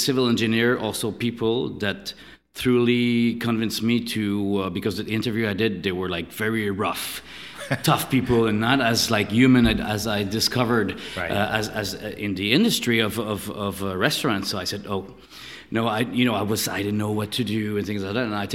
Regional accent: Canada; born and raised in Canada, from a worker's family

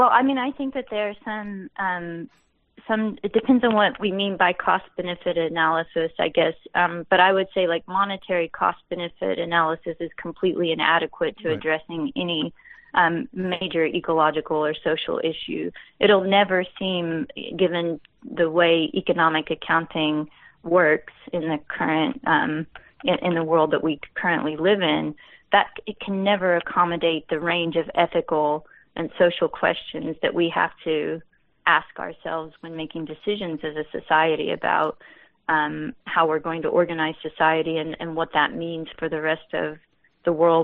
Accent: Oklahoma, United States; They're in, I'm actually from Oklahoma. You can still see signs where they put in shelter belts of trees and things like that.

